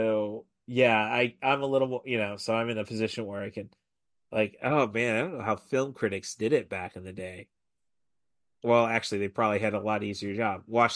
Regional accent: Long Island, New York, United States; now in Peoria, United States; if I ran into somebody like, well, I'm originally from Long Island, it's like, what the meg did you do to end up here?

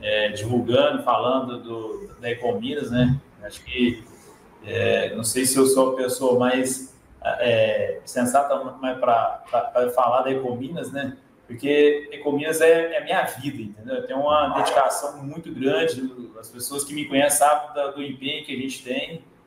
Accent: Goiás, Brazil; não só porque eu sou goiano, né?

